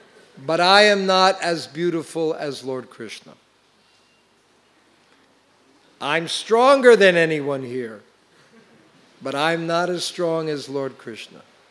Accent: United States; born there; That's why I was born in America, I guess. Karmic birth.

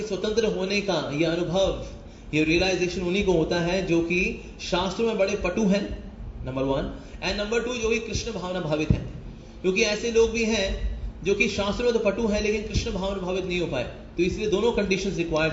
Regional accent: Lucknow, Uttar Pradesh, India; born there; मैंने कहा लखनऊ में किसी हॉस्पिटल में हुआ होगा ना। मैंने कहा हाँ, विवेकानंद क्लिनिक था, वहां हुआ था।

